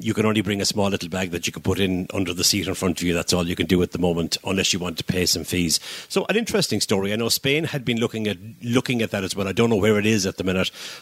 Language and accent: English; Limerick, Munster, Ireland; you and I grew up in Limerick City